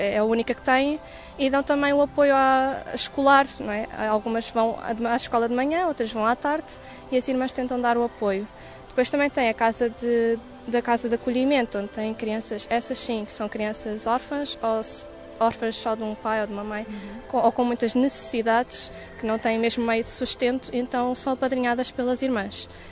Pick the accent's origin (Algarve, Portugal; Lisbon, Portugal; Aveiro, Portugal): Lisbon, Portugal; tenho 19 anos, vivo em Lisboa, onde nasci